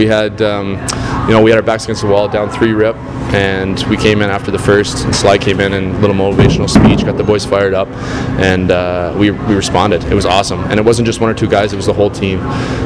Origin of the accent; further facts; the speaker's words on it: New Brunswick, Canada; and I'm from Atlantic Canada, I'm from New Brunswick